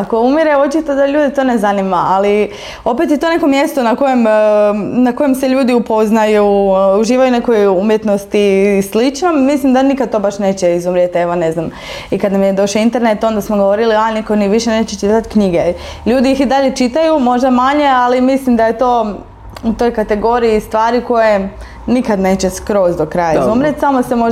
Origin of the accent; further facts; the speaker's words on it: Đakovo, Osijek-Baranja County, Croatia; Ja sam inače iz Đakova, koji isto mali grad u kojem se ne događa praktički ništa.